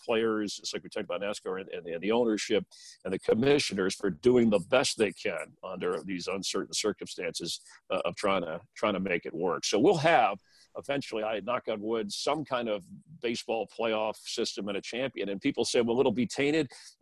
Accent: Florida, United States; So I grew up in Florida. I'm a warm weather guy.

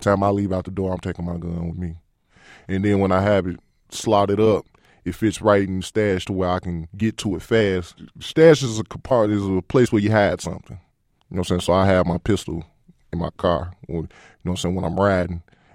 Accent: Illinois, United States; I grew up in Humboldt Park when it was wild.

